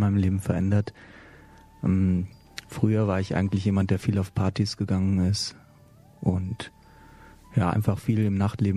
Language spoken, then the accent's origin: German; Mettmann, North Rhine-Westphalia, Germany; Also ich bin geboren in Nordrhein-Westfalen, in Mettmann. Das ist ein kleiner Ort in der Nähe vom Neandertal.